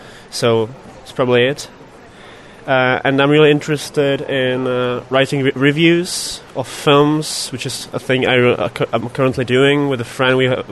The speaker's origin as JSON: {"language": "English", "country": "Czechia", "second_language": "English", "said": "I'm from Czech Republic"}